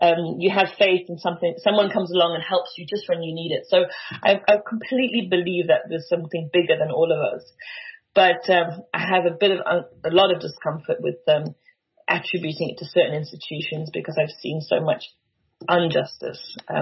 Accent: Benoni, Gauteng, South Africa; I grew up in Benoni

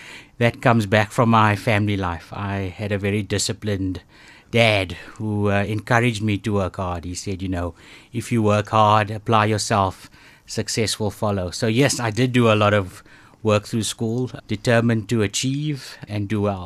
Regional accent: East London, Eastern Cape, South Africa; I grew up in East London of all places, so close to the coast, a very simple family.

